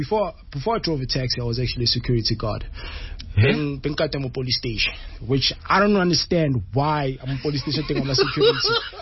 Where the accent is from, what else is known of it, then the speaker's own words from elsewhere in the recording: Katlehong, Gauteng, South Africa; born there; I was born in Katlehong. I'm not sure because I mean I don't know my mom.